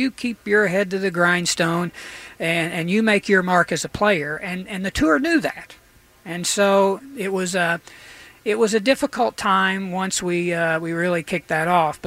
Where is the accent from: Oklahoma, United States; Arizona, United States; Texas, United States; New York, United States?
Oklahoma, United States; Edmond; born or raised there